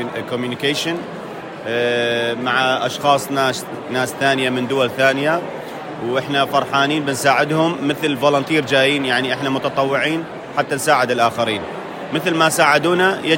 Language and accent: Arabic; Iraq; now in Australia; احنا جينا لاجئين من العراق بسبب الحرب, لكن جينا على أستراليا وأستراليا فتحت أبوابها لنا وساعدتنا كثير وأخذنا الجنسية الأسترالية